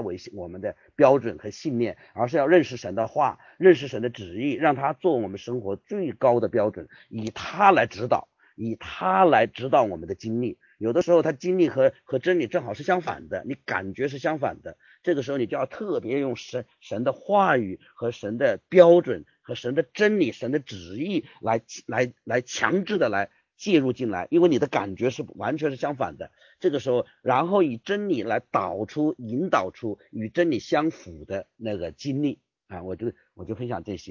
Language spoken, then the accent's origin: Chinese; China